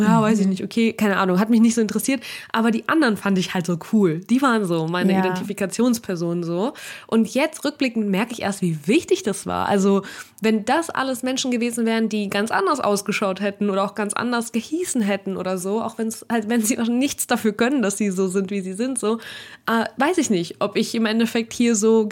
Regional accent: Saint Petersburg, Russia; ich mache auch rhythmische Sportgymnastik, ich komme auch aus St. Petersburg.

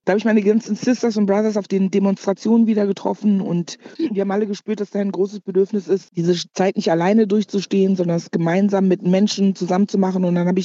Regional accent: Cologne, North Rhine-Westphalia, Germany; Afro-Kölsche, als Migrantin in diesem Land lebe und aufgewachsen bin, mich sozusagen natürlich irgendwo als Deutsche fühle, aber natürlich auch sage, ich bin eine ghanaische Frau

